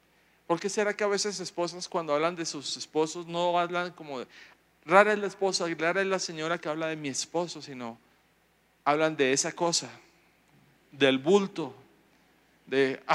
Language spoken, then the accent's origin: Spanish; Colombia; moved away; Cuando salí de Colombia, tengo que ser honesto, me fui feliz, por fin me voy de esa tierra.